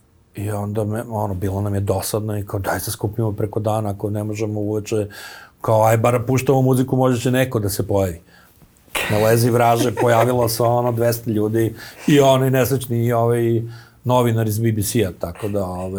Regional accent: Belgrade, Serbia; Beograd je nekad živeo 24/7. Znači, sećam se dok sam išao kao klinac busom

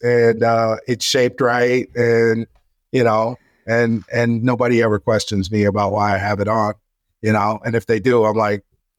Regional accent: Kansas City, Missouri, United States; But I want to do one in Kansas City, which is my hometown.

